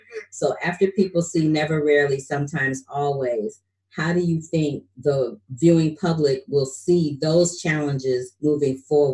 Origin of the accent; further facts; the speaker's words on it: Missouri, United States; Yeah, I'm from Missouri. And so Missouri was one of the first states to shut it down.